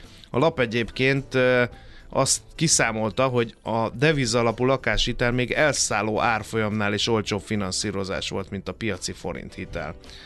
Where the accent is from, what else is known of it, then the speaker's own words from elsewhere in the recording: Hungary; mert magyarok vagyunk, vagy mi.